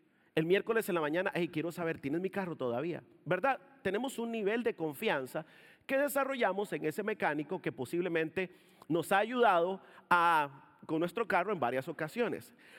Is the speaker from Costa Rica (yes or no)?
yes; Costa Rica; moved away; Yo soy de Costa Rica y allá en Costa Rica yo tenía un automóvil